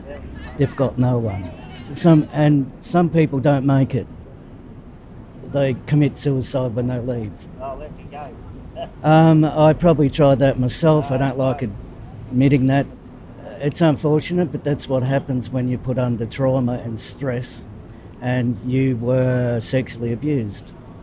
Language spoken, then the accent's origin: English; Cockatoo, Victoria, Australia; I'm from Cockatoo in Victoria.